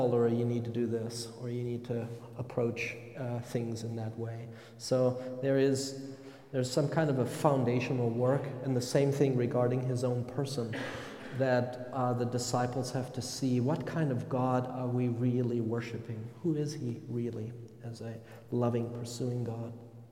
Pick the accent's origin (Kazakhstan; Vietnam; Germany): Germany; now in United States; I come from Germany, which is a very private society.